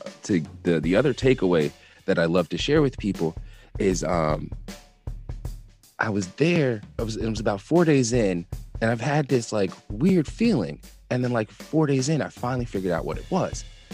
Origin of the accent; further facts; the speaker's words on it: Kansas, United States; this is what I love to tell people about my takeaways as an American a black Kansan going to Uganda for the first time.